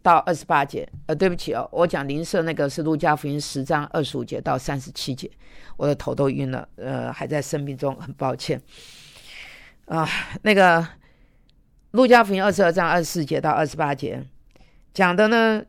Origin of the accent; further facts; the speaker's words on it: China; 就好像我们中国人是很讨厌日本人